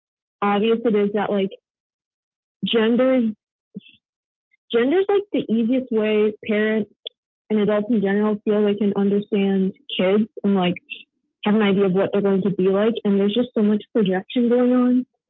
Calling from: Minneapolis, Minnesota, United States; from Minneapolis.

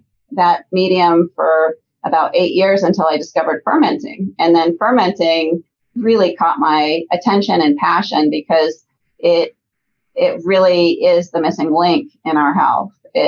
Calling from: Cottonwood, Arizona, United States; today I'm calling you from our headquarters where our brewery is located in Cottonwood, which is right outside of Sedona, about 20 minutes.

